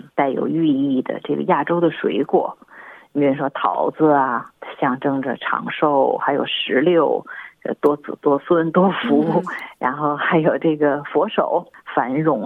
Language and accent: Chinese; Beijing, China; moved away; 对，我是出生在北京，来这儿也有30多年了。那么对我来讲呢，很多的文化积淀呢，都是小的时候跟着爷爷奶奶长大熏陶出来的。